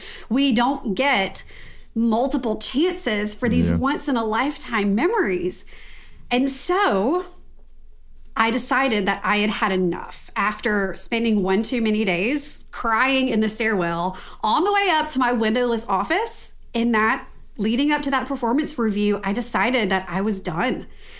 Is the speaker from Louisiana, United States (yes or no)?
yes; Louisiana, United States; But I'm from Louisiana. I grew up in North Louisiana. I live outside of New Orleans now.